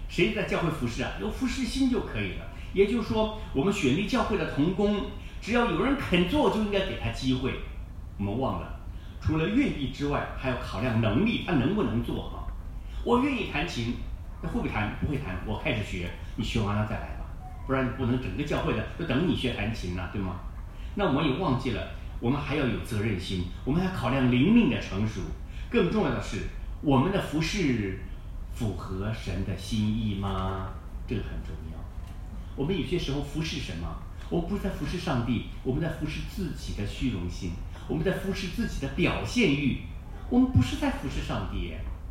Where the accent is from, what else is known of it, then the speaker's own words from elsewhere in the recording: China; moved away as an adult; now in Australia; 我们从中国各地方来到这个地方，或许澳大利亚比我们的家乡更好一点。